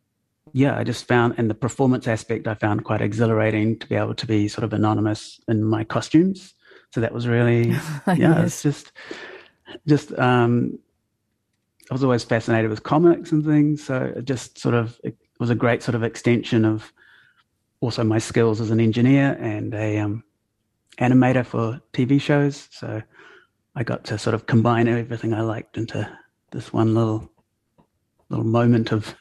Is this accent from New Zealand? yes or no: yes; Matamata, Waikato, New Zealand; I grew up in Matamata and there was only sport